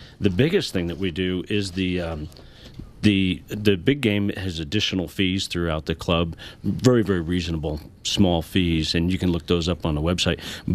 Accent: Pennsylvania, United States; now in Colorado, United States; I came from Pennsylvania and I thought, you know, I seen that reg book

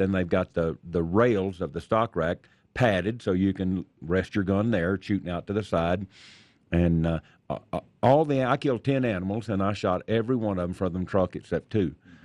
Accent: Texas, United States; But I grew up down in Texas, and we used to go out, you know, rabbit hunting and shoot from the back of the truck

